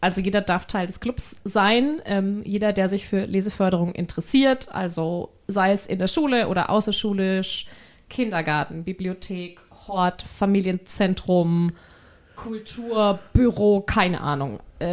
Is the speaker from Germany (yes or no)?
yes; Bavaria, Germany; Und dann gibt es eben ein zusätzliches Schmankerl, sagt man bei uns in Bayern.